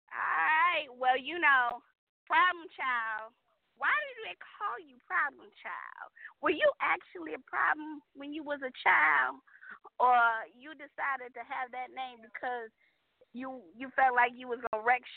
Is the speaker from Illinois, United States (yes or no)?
yes; Chicago, Illinois, United States; because, you know, I'm originally from Chicago.